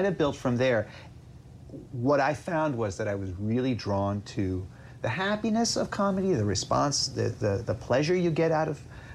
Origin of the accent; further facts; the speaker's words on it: New York, United States; I grew up mostly in upstate New York. So I was the son of a professor at Cornell University